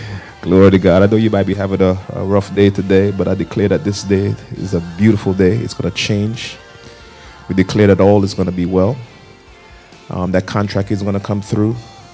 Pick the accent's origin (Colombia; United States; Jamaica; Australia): Jamaica; You know I'm from Jamaica